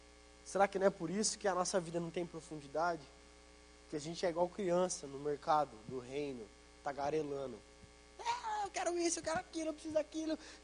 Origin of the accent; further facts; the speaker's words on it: Mato Grosso do Sul, Brazil; Eu sou do Mato Grosso do Sul e lá tem rio, a gente nadava em rio bastante.